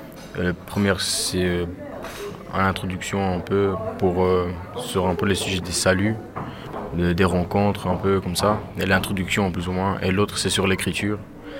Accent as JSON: {"language": "French", "region": "England", "country": "United Kingdom", "first_language": "English", "second_language": "French", "lives_now": "Brussels, Belgium", "said": "En fait, je suis anglophone à la base, je suis anglais. J'habite à Bruxelles depuis 9 ans."}